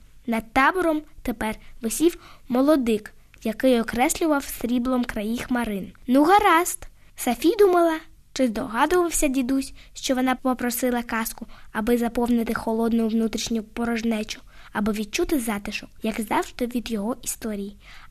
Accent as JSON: {"language": "Ukrainian", "town": "Simferopol", "region": "Crimea", "country": "Ukraine", "tie": "born there", "lives_now": "Kyiv, Ukraine", "said": "Народилася у Криму, у Сімферополі."}